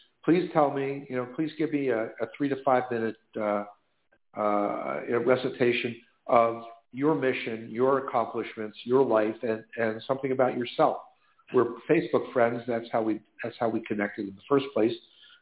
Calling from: Washington, District of Columbia, United States; I'm calling from Washington, D.C., greater Washington, where no good deed goes unpunished.

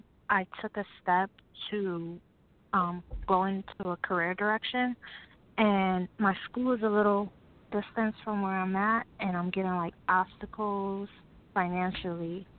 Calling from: Connecticut, United States; Connecticut.

